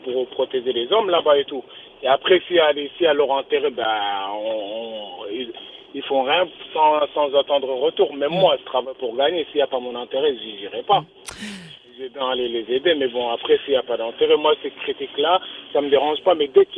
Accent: Mali; Moi je suis malien, j'ai double nationalité

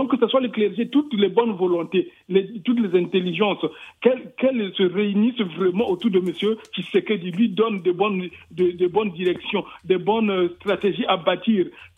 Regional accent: Republic of the Congo; bon, moi je suis du Congo-Brazzaville

